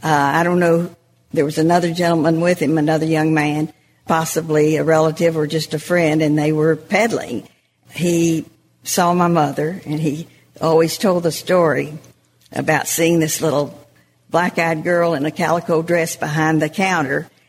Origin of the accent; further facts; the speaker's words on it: Vernon, Texas, United States; also born or lived in Wichita Falls / Valiant; I was born in Wichita Falls but went back to live in Valiant for a year, and then we moved to Vernon, Texas when I was a year old.